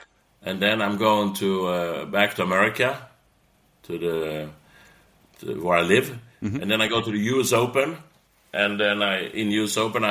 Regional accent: Sweden; English is a second language; So I mean, growing up in Sweden, Olympic Games is very, very important in Sweden.

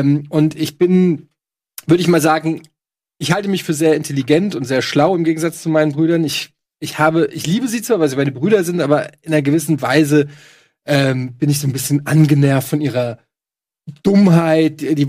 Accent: Russia; ich bin Russe.

